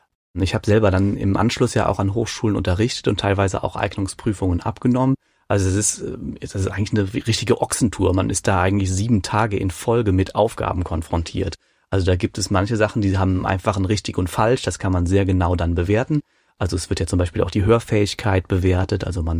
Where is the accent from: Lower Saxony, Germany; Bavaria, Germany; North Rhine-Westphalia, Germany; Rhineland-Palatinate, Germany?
Rhineland-Palatinate, Germany; Das ist ja auch bei uns in der Eifel immer so ein Festival gewesen. Und als Schüler fand ich das natürlich ganz toll